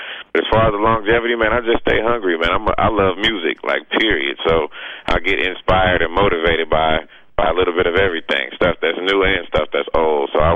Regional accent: Georgia, United States; but we do have it in my home state of Georgia.

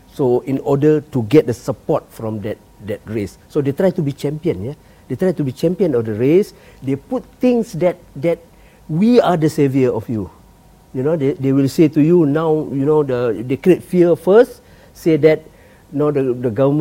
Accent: Malaysia; We are citizen. We are Malaysian.

